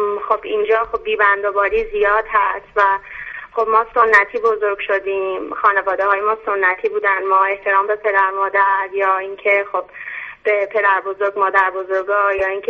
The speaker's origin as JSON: {"language": "Persian", "country": "Iran", "said": "من به عنوان یک ایرانی"}